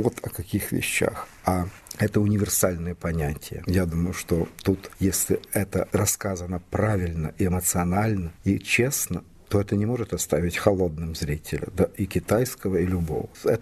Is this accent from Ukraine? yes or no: yes; Ukraine; now in Russia; я украинец, живущий в России. Часть моей семьи, мои родственники, братья, сестры живут на Украине.